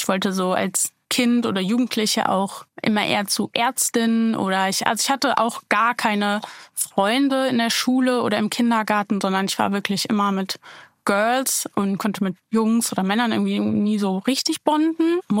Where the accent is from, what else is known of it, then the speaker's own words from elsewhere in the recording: Bielefeld, North Rhine-Westphalia, Germany; moved away as an adult; now in Berlin, Germany; ich bin in Bielefeld groß geworden und bin dann ja mit 20 nach Berlin gezogen.